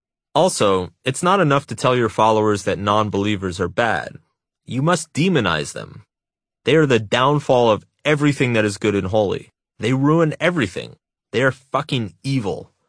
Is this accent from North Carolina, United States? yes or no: no; Texas, United States; Growing up in Texas, Jesus and football were the only gods that mattered.